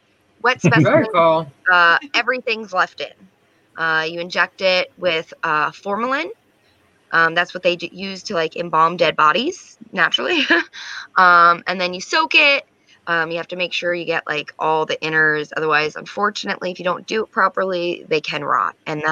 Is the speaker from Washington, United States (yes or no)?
no; New Jersey, United States; I'm from Jersey, born and raised.